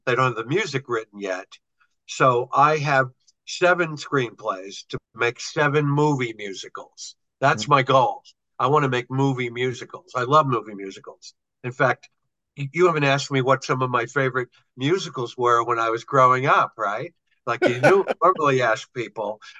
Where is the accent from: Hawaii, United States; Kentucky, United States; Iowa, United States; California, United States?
California, United States; Hollywood; I come from Hollywood, where I learned creative writing.